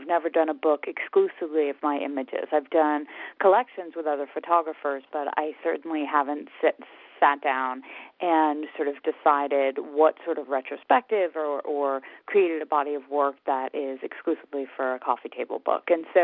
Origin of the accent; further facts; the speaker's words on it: United States; I mean, I am an American, and obviously what happened on September 11th, it hit home for all of us